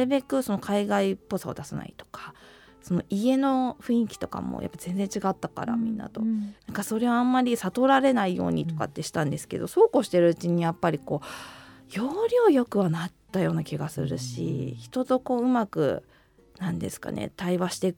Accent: Setagaya, Tokyo, Japan; born there; そうですね、馬術公園の裏のマンションで生まれました。

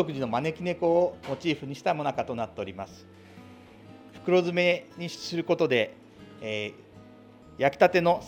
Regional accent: Setagaya, Tokyo, Japan; 私の生まれが世田谷区梅ヶ丘なので、馴染み深い地元でオープンしたいと思いました。

